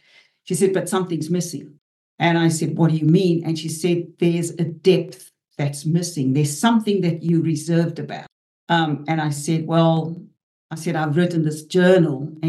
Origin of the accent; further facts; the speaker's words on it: South Africa; I had been an activist growing up in South Africa for change, political change.